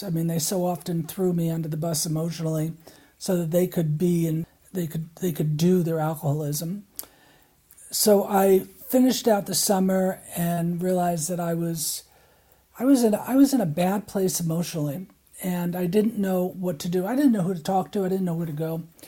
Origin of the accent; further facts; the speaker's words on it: Southold, New York, United States; I grew up on the North Shore on the very end in a little town called Southold by Greenport, which is now a kind of a destination town